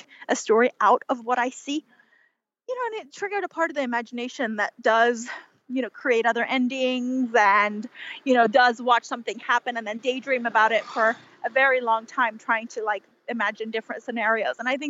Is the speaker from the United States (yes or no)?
no; Iran; born or raised there